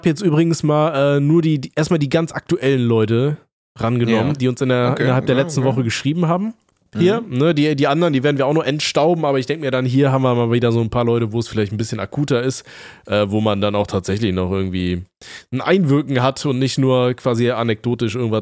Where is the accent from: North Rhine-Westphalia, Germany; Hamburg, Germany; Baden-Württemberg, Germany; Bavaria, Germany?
North Rhine-Westphalia, Germany; Aachen; ich komme ja aus Aachen-Laurenzberg gebürtig